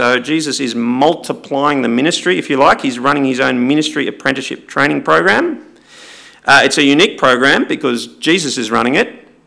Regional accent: Sydney, New South Wales, Australia; also born or lived in Brisbane; my hometown, if I have one, because we moved around a bit, started in Brisbane, came to Sydney, but the bulk of my growing up happened in Epping. North Epping, to be exact.

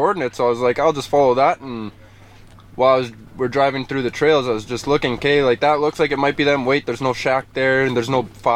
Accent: Winkler, Manitoba, Canada; I'm from Winkler, Manitoba.

